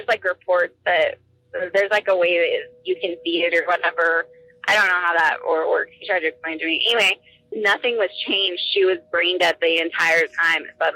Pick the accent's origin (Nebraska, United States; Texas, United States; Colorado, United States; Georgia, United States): Texas, United States; I'm from Texas Panhandle. I'm a Texas gal.